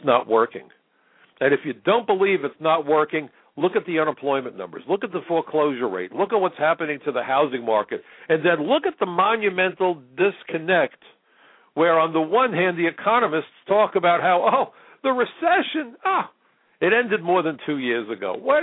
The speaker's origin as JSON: {"language": "English", "town": "Brooklyn", "region": "New York", "country": "United States", "tie": "born or raised there", "said": "When I was a kid growing up in Brooklyn"}